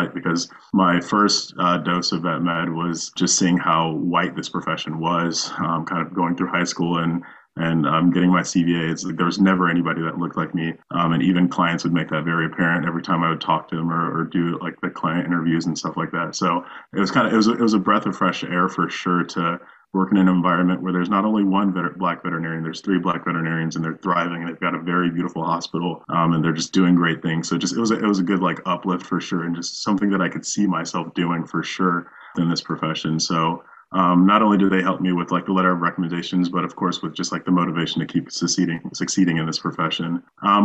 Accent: San Antonio, Texas, United States; also born or lived in Fort Lauderdale, Florida; like Kyle said. I was born in Florida, Fort Lauderdale, Florida, raised in Texas. I went to high school in San Antonio, Texas

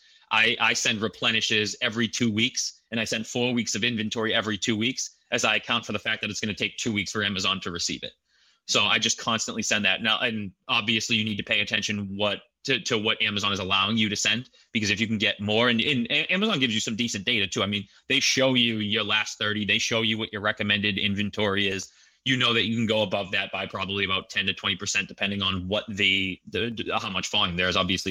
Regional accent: Boston, Massachusetts, United States; I'm from Boston. So I experience the same type of weather that you're getting in New York, and sometimes a little bit worse.

